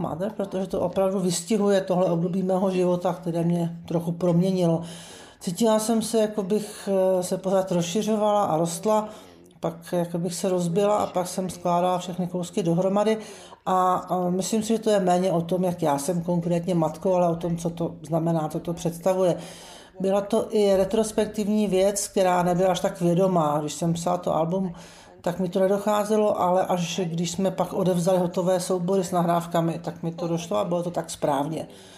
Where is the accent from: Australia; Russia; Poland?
Australia; now in Berlin, Germany; Zejména já pocházím z Austrálie a tam je to úplně jinak. Tam je to počasí konstantní, není tam tolik změn.